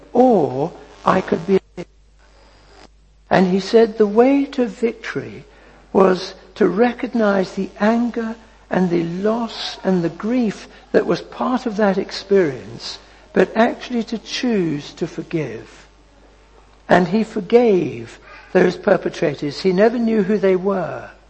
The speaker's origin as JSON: {"language": "English", "country": "South Africa", "tie": "born or raised there", "said": "I was brought up in South Africa"}